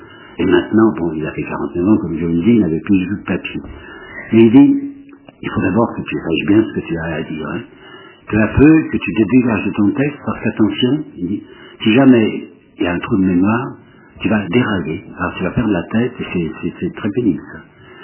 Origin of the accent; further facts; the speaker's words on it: Mâcon, Bourgogne-Franche-Comté, France; J'habitais Mâcon, je suis né à Mâcon